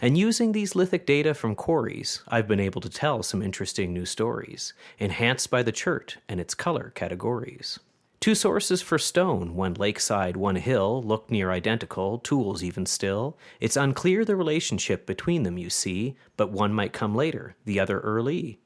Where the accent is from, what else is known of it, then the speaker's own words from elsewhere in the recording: the Maritimes, Canada; I grew up in the Maritimes.